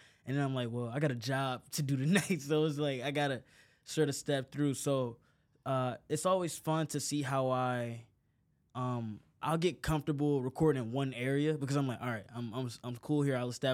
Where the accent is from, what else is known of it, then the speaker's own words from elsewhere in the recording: Detroit, Michigan, United States; my biggest thing is I'm just from Detroit.